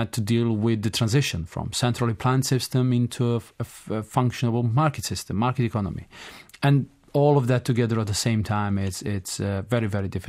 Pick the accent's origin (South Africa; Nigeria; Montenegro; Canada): Montenegro; Bar; English is a second language; my family roots go to my hometown, Bar, which is truly a crossroad. And I grew up, knowing about diversities.